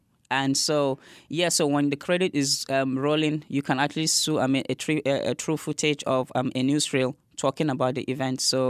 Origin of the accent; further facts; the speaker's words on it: Jos, Plateau, Nigeria; I come from Jos, and Jos is middle part of Nigeria. So it's sort of like a mini Nigeria. It's a multicultural society.